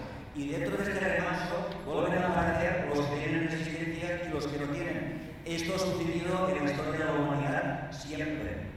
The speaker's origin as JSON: {"language": "Spanish", "country": "Spain", "said": "Naturalmente, yo vengo de España, yo Canadá no por tanto."}